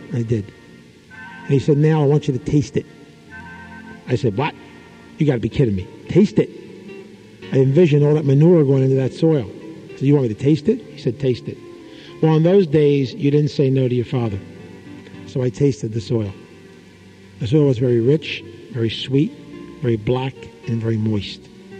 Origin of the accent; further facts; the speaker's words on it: Camden, New Jersey, United States; When I was a kid growing up in South Camden, my father was a city farmer.